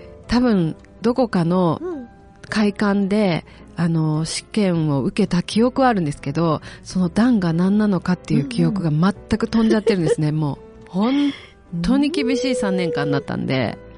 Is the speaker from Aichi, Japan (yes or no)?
yes; Gamagori, Aichi, Japan; also born or lived in Nagoya; 出身は、生まれてから少しの間は名古屋だったんですけれども、高校2年生まで蒲郡にいましたね。